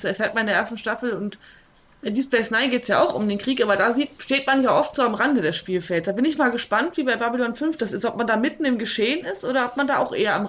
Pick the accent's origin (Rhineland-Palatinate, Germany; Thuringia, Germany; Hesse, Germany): Hesse, Germany; Kassel; Ich bin ja in Kassel geboren, habe da auch lange gelebt